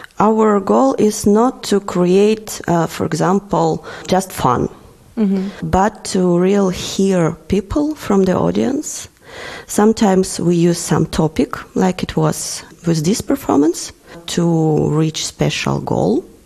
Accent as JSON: {"language": "English", "country": "Ukraine", "moved": "as an adult", "lives_now": "Berlin, Germany", "said": "And here in Berlin, in Germany, I'm from Ukraine, I relocated here in 2022"}